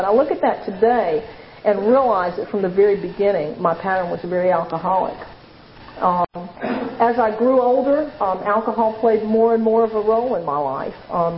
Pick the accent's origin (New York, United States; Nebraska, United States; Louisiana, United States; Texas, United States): Louisiana, United States; New Orleans; at that day and time I was growing up in New Orleans and marijuana was easier to come by for a teenager